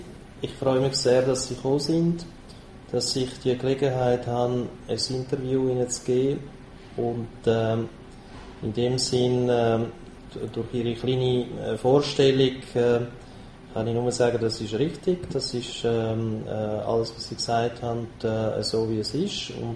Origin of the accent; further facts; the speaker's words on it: Zurich, Switzerland; Also meine Eltern sind Auslandschweizer. Ich selber, im Gegensatz zu meiner Schwester, bin eben aber doch in der Schweiz geboren und habe alle Schulen dann auch und Ausbildungen in Zürich gehabt und bin auch Bürger von der Stadt Zürich.